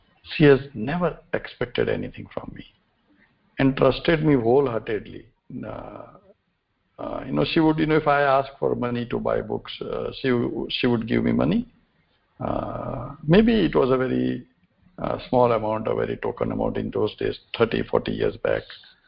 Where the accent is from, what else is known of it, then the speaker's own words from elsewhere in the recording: Surat, Gujarat, India; English is a second language; We stayed together in Surat. I was born and brought up in Surat